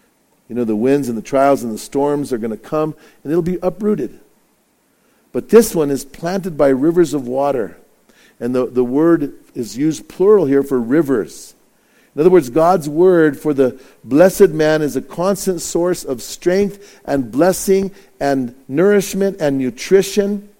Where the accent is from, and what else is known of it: Bernalillo, New Mexico, United States; born or raised there